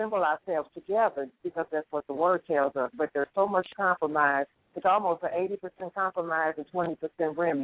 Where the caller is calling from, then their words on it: St. Louis, Missouri, United States; From St. Louis.